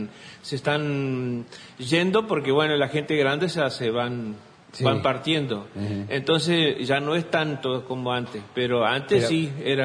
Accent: Aldea Protestante, Entre Ríos, Argentina; now in Paraná, Argentina; De Aldea Protestante.

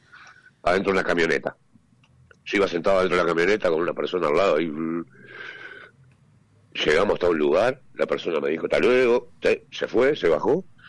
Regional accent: Uruguay; Te preguntan, yo soy de Uruguay.

